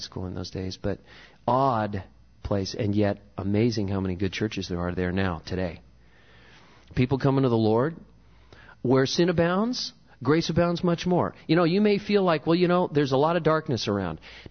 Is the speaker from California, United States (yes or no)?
yes; Santa Cruz, California, United States; I'm from Santa Cruz, California, which we used to say had the spirit of weird living in the mountains of Santa Cruz.